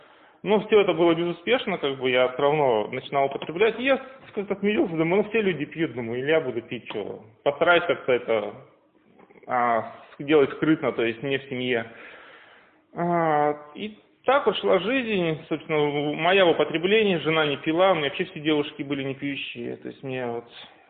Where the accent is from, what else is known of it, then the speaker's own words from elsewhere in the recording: Kazakhstan; я родился в Казахстане в конце 90-х, начало 2000-х, моя юность проходила